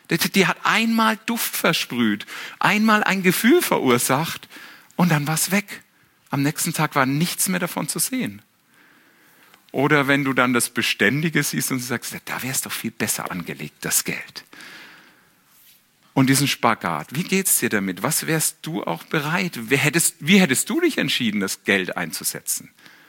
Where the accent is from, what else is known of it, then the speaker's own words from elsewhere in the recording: Bavaria, Germany; ich bin Franke übrigens